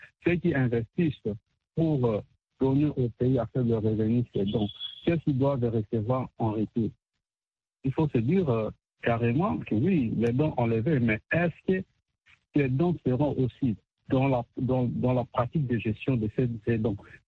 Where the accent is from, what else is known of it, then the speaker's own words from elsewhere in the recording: DR Congo; C'est tout comme chez nous, en RDC.